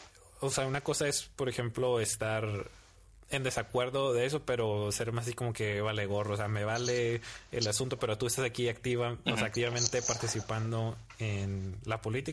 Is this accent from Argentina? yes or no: no; Baja California, Mexico; soy de Baja California y Baja California pues ha sido panista y más de la clase media